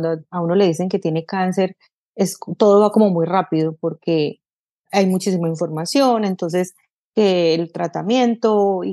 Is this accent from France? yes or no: no; Colombia; el blog se fue viral después de que salió en un periódico en Colombia, en mi país de origen, aunque estaba en ese momento viviendo en Estados Unidos.